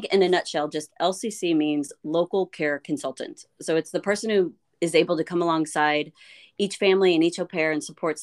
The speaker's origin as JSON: {"language": "English", "town": "St. Louis", "region": "Missouri", "country": "United States", "tie": "born or raised there", "lives_now": "Raleigh, United States", "said": "I grew up in St. Louis, mm-hmm. and I've lived in Raleigh for 27 and a half years."}